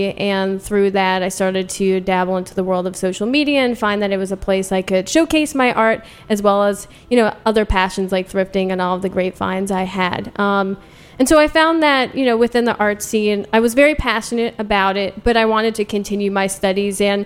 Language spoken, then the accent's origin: English; Bethesda, Maryland, United States; also born or lived in Washington, D.C.; So I am actually a DC native, quote unquote, was born in DC. Grew up in the Bethesda area and have lived here ever since.